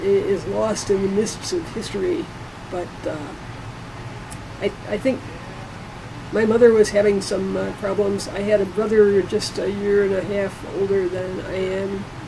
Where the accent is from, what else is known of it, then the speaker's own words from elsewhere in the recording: Indianapolis, Indiana, United States; born there; also born or lived in Southern Pines, North Carolina; I was born in 1939 in Indianapolis, Indiana. My dad was an insurance salesman, so we did a lot of moving around. The family did a lot of moving around.